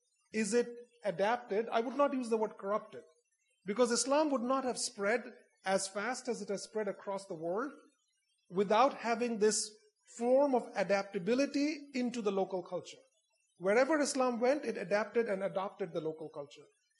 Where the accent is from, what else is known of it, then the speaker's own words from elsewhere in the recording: India; I come from India, the largest Muslim population, the largest minority Muslim population in the world.